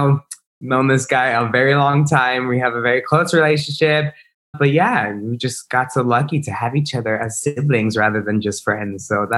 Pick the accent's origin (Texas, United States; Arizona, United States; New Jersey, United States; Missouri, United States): Texas, United States; Harlingen; now in San Antonio, United States; I grew up in the Valley, so Harlingen, Texas. I'm living in San Antonio right now.